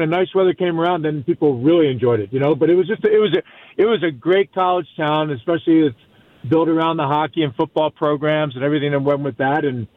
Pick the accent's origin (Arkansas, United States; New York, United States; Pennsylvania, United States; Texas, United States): Pennsylvania, United States; Philadelphia; I grew up in Philly, though, Joe.